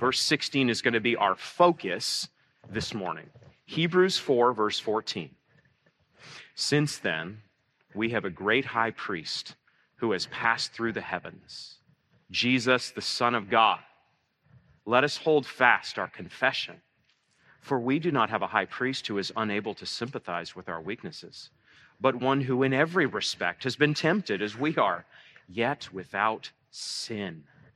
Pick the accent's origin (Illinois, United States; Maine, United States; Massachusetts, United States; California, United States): Maine, United States; I grew up in Baptist youth camp, so that's not a dig. In coastal Maine, it was a small Baptist youth camp, but it shaped me.